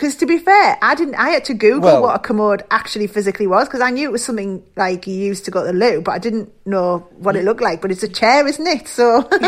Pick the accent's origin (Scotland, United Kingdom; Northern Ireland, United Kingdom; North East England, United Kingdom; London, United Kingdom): North East England, United Kingdom; Middlesbrough; accent: Middlesbrough; Aye, my accent's not Geordie, man. Man's Borough.